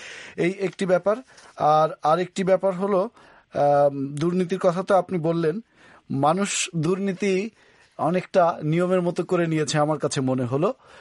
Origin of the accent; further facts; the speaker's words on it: Narail, Khulna Division, Bangladesh; now in Dhaka, Bangladesh; আমি ঢাকা থেকে নড়াইল গিয়েছিলাম আমার গ্রামের বাড়ি